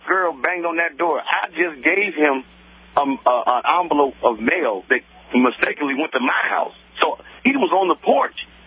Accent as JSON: {"language": "English", "town": "Cleveland", "region": "Ohio", "country": "United States", "tie": "born there", "said": "I'm American, first of all, born in Cleveland, Ohio."}